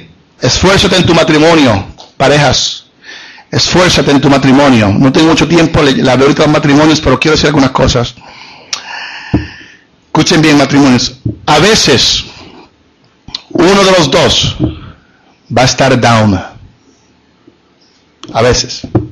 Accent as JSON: {"language": "Spanish", "country": "Puerto Rico", "said": "yo doy gracias a Dios que somos puertorriqueños. Doy gracias a Dios de pertenecer a los Estados Unidos."}